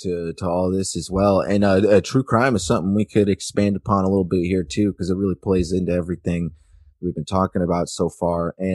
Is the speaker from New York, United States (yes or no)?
no; Eagle River, Alaska, United States; a barista in my hometown in Eagle River, right outside of Anchorage.